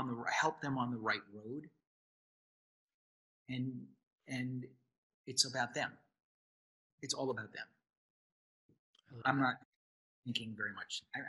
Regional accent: New York, United States; No. It's freezing. I grew up in New York. The water was like bathwater.

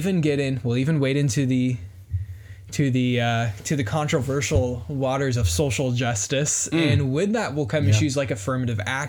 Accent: Omaha, Nebraska, United States; born there; also born or lived in Niles, Michigan; now in Kansas City, United States; I was born in Omaha, Nebraska, and moved to Niles, Michigan, lived there for about 10 years, and then came here in 2009.

